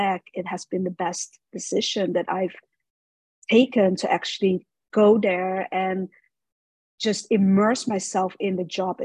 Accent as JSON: {"language": "English", "country": "Netherlands", "tie": "born or raised there", "said": "My dad moved when he was 18 to the Netherlands. So my sisters and I are all born and raised in Holland. So we are Western with a Chinese background."}